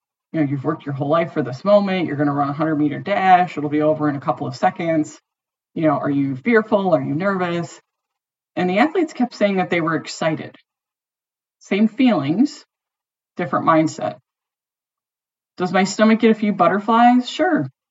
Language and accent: English; Detroit, Michigan, United States; my team at work … because I grew up in Detroit.